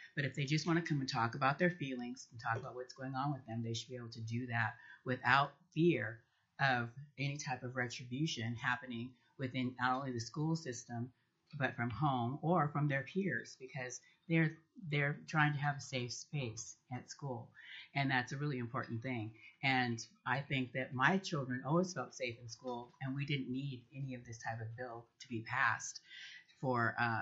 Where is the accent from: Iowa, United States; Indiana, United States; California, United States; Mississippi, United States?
California, United States; San Francisco; moved away as an adult; now in Juneau, United States; I'm a Juneau resident. I've been here since 88. I came from San Francisco.